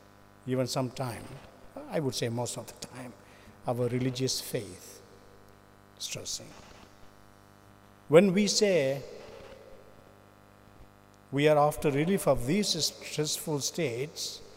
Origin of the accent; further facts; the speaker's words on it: India; I come from India